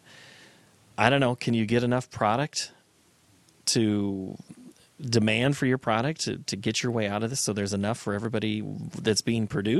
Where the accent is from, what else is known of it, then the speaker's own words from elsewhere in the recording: Iowa, United States; the farm that I grew up on in Buchanan County, Iowa, was not going to be big enough to support me and my father.